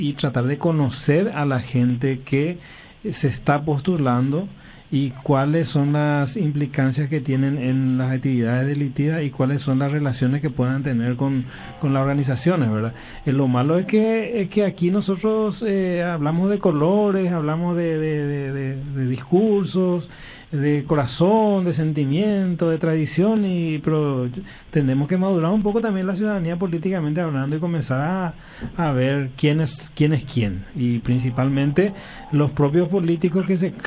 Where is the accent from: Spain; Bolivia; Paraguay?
Paraguay; Pedro Juan Caballero, Amambay; Yo soy de Pedro Juan también, senador.